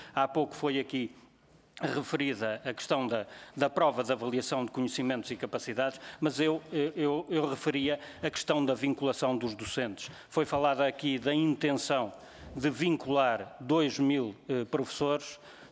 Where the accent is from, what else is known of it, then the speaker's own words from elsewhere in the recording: Coimbra, Portugal; eu não sou das Caldas da Rainha, mas sou de Coimbra